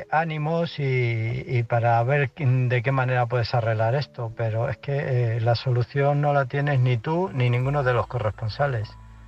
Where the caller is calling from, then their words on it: Illescas, Castilla-La Mancha, Spain; de Illescas.